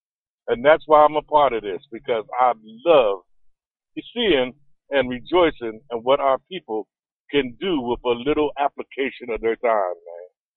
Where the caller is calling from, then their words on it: West Virginia, United States; Well, I'm hunkered down here in the snow in West Virginia Mountains.